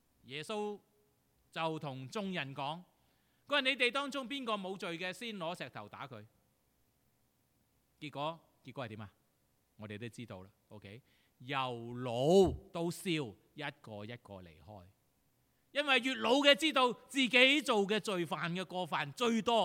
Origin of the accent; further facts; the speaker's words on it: Guangdong, China; 那我们广东人就什么啊？有拖没欠上等人